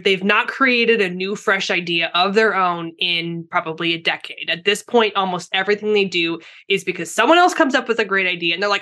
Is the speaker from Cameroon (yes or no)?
no; Canada; now in San Diego, United States; We're spoiled in San Diego. I get it. I'm from Canada.